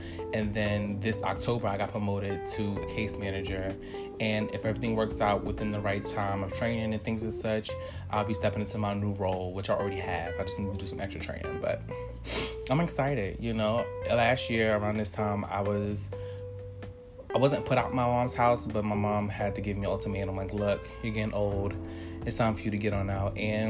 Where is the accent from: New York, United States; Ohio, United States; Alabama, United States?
New York, United States; Harlem; I'm from Harlem. Born and raised.